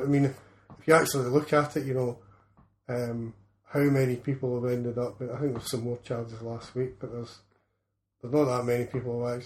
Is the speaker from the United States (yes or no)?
no; Halfway, Scotland, United Kingdom; when I spoke earlier about growing up in Halfway, mm-hmm. when I went to school in Halfway, the two schools were right, and still are right next to each other, St Caddox and Cairns Primary